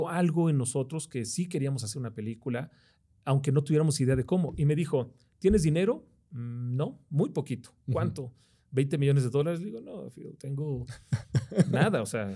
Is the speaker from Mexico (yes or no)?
yes; Mexico; quiero hacer una película de animación, vengo de México